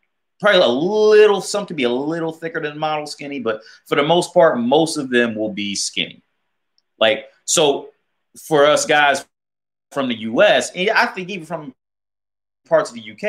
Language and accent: English; United States; I deserve something because I'm just skinny and I'm an American.